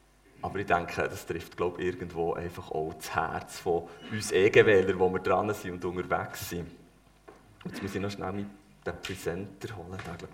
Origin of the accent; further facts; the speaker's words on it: Kerzers, Fribourg, Switzerland; Ich bin ein Sohn vom Vater im Himmel und komme von Kerzers. Ich bin aktuell dort mit meiner Familie am Wohnen. Das ist auch mein Ort, wo ich geboren bin.